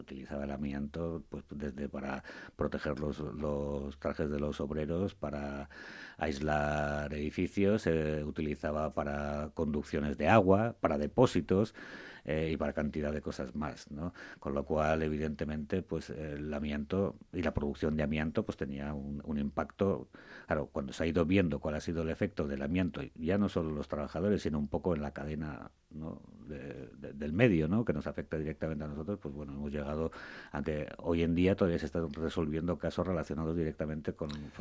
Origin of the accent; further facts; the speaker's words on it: Basque Country, Spain; nosotros somos vascos y como buenos devotos de Mari